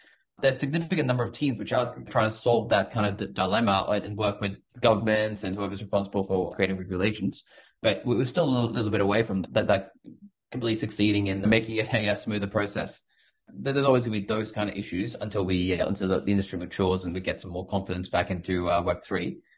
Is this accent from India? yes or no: no; Australia; It's very difficult for us to buy US treasury bills right now as an Australian citizen.